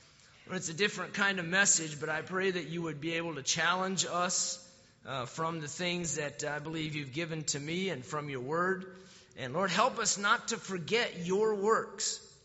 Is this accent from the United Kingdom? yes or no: no; United States; I'm sorry, but I'm an American and proud of it